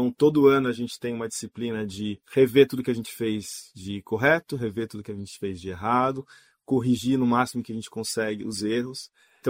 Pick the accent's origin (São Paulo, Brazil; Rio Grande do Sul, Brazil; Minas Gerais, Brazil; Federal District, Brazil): São Paulo, Brazil; born there; eu nasci no Vale do Paraíba, do lado de São Paulo